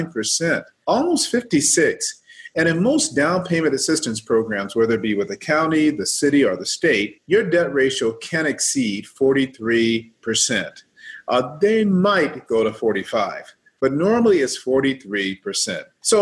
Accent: San Bernardino, California, United States; also born or lived in Memphis; now in Riverside, United States; I was born originally in Memphis, Tennessee. I'm a native of Memphis, Tennessee, but was raised in San Bernardino out here in the IE.

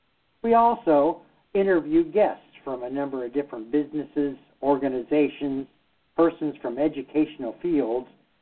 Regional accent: Coshocton, Ohio, United States; You know, as a boy, I remember growing up in Coshocton that my parents would get a paper kite for my brother and I to fly during windy days in Coshocton, Ohio.

